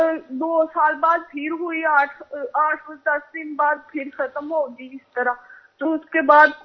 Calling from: Italy; جی میں اٹلی سے بول رہی.

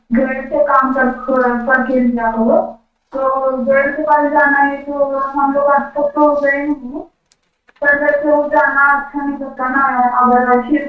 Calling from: India; ہم انڈیا سے.

